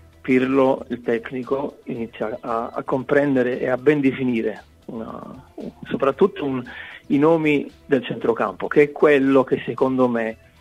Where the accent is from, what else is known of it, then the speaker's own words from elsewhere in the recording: Taranto, Apulia, Italy; almeno dalle mie parti, io sono di Taranto, qui nel sud